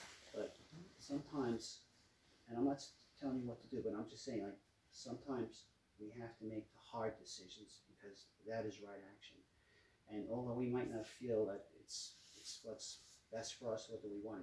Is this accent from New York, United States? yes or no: yes; Brooklyn, New York, United States; I knew her since I was 5 years old. We grew up in Brooklyn together.